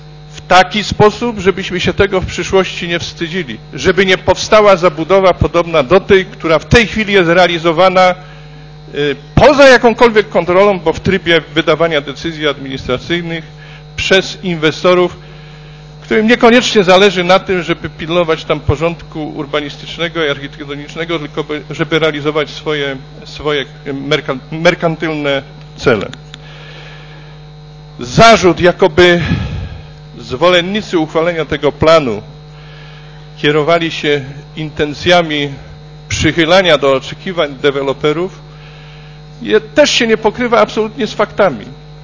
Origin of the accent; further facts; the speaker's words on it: Poznań, Greater Poland Voivodeship, Poland; Ja jako Poznaniak od wielu pokoleń jestem w sposób szczególny związany z takimi miejscami, kultowymi miejscami jak Sołacz w Poznaniu